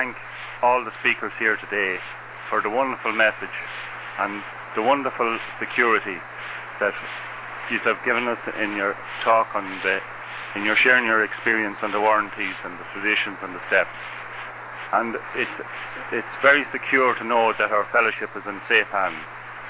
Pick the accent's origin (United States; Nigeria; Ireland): Ireland; Trim, Leinster; And I'm from Trim in County Meath in Ireland.